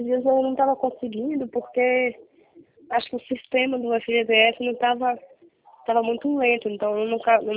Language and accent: Portuguese; Valinhos, São Paulo, Brazil; Sou de Valinhos.